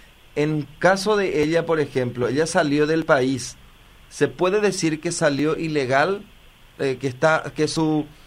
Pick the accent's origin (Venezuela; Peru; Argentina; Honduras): Argentina; yo soy argentino, sí.